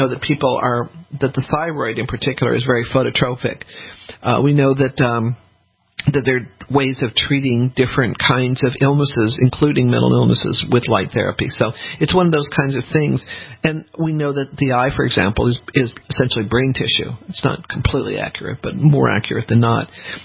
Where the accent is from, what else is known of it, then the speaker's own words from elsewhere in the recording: Denver, Colorado, United States; I grew up in Denver, which essentially has no humidity.